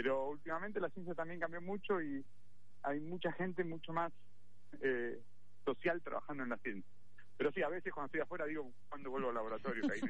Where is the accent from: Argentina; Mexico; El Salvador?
Argentina; moved away as an adult; also born or lived in United States / Barcelona, Spain / Madrid, Spain / Chicago, United States; se habrán enterado que soy argentino y hice investigación en Argentina, hice mi doctorado en Estados Unidos, trabajé en Barcelona, en Madrid, también en Chicago.